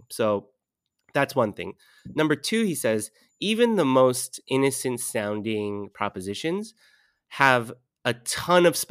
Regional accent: California, United States; now in New York, United States; because I haven't established myself officially as a New Yorker, I am, for the last time, voting in this election as a Californian.

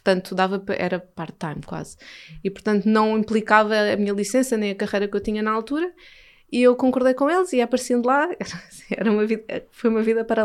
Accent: Portugal; principalmente sendo portuguesa, que cresce com tremoço

